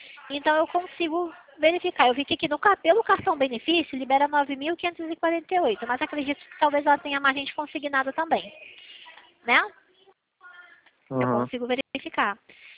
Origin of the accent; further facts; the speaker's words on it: Rio de Janeiro, Brazil; Então, eu sou daqui de Santa Cruz. Nosso escritório é aqui em Santa Cruz, na zona oeste do Rio. Na zona oeste do Rio